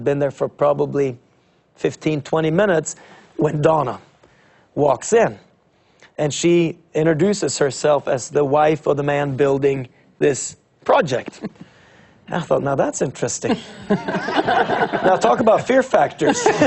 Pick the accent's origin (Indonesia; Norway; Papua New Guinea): Norway; I said, I'm from Norway and you don't know me.